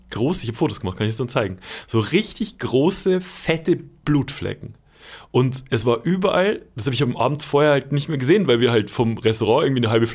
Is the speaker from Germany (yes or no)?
yes; Cologne, North Rhine-Westphalia, Germany; ich komme aus Köln